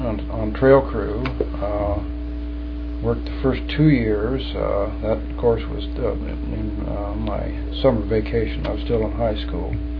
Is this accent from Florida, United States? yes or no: no; La Grande, Oregon, United States; No, I was born in La Grande.